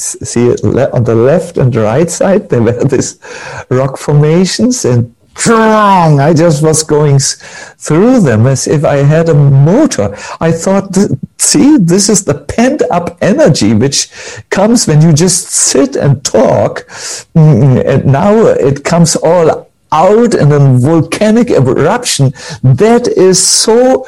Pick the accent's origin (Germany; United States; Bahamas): Germany; Fehmarn, Schleswig-Holstein; also born or lived in Hamburg; I come from an island also. I was born in Hamburg, but I grew up for the first part of my life on this beautiful ocean-girded island called Fehmarn.